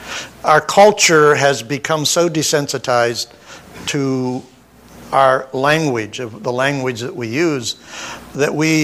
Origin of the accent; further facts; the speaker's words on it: Pennsylvania, United States; I grew up in Western Pennsylvania, Connie and I did, and there were Belgians, and they were dirty Belgians. There were Slovaks and Polaks, Slovaks like me, and we were hunkies and squareheads